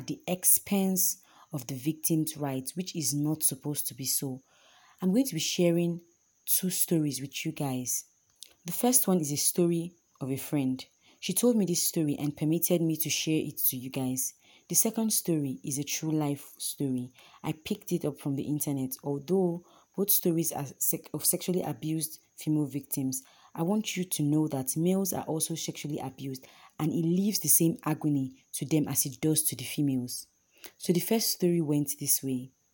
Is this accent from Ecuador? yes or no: no; Nigeria; I'm a Nigerian, so I'll basically be speaking from the Nigerian statistics.